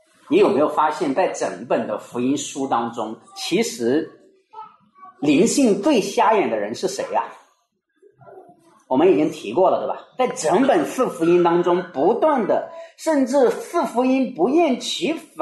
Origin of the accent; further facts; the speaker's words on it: China; 可能我们中国人看不出来这七个我是有多少旧约的根据和典故